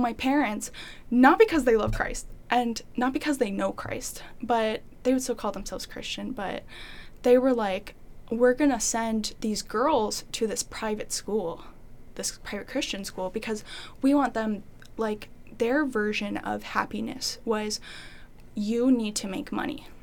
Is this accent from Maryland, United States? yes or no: no; Dubuque, Iowa, United States; born there; also born or lived in Dyersville; So I was born in Dubuque, Iowa, to two parents